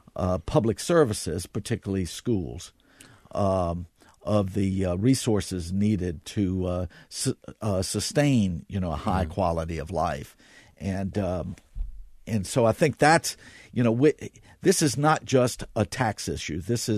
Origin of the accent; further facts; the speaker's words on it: Louisiana, United States; I grew up in Louisiana. Much of the time I was growing up, Russell Long was the United States Senator's chair of the Finance Committee